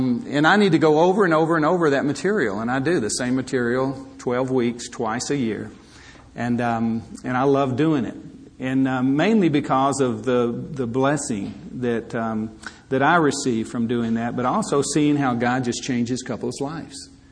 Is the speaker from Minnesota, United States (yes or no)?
no; Alabama, United States; moved away as an adult; now in California, United States; I'm from Alabama, and you probably picked that up. That most people ask me if I'm from Texas, and I say I'm from the Alabama part of Texas. So even though we've been in California for 27 years